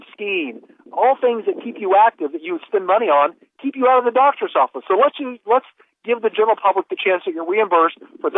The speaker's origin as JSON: {"language": "English", "region": "Indiana", "country": "United States", "tie": "born or raised there", "said": "We did when I was growing up in Indiana, and I'm only 54."}